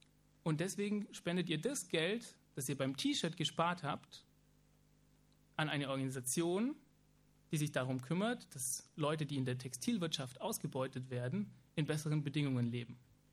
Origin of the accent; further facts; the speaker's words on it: Germany; ganz besonders als Deutsche. Wir hier in unserer Region zum Beispiel, wir profitieren auch ganz viel davon, dass Waffen exportiert werden.